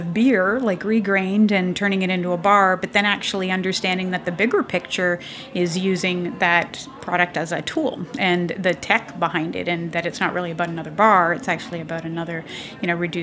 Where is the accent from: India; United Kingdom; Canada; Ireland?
Canada; now in United States; you can take the girl out of Canada, but you can't take Canada out of the girl.